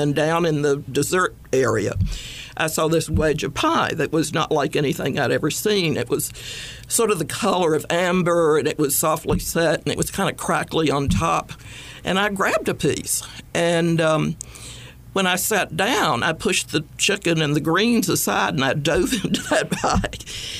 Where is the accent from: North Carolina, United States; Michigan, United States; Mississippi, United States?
North Carolina, United States; Raleigh; born there; I was born in Raleigh after they came back to Raleigh.